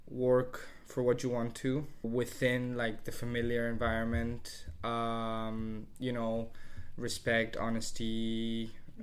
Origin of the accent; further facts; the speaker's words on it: Spain; I would say foods from my home country, like, I don't know.